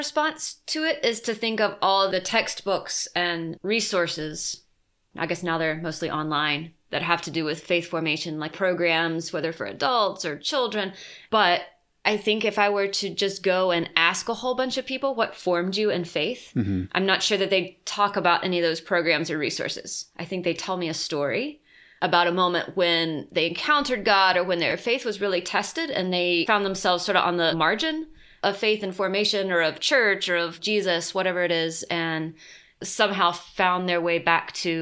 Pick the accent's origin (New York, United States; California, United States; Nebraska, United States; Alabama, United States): Alabama, United States; Birmingham; I am joining you from Birmingham, Alabama. It's my hometown.